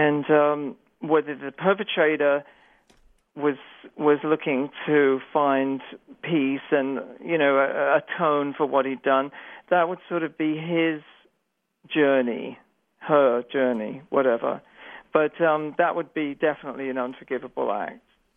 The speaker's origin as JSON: {"language": "English", "country": "Ireland", "said": "Jeffrey, it's funny that we're both Irish, isn't it?"}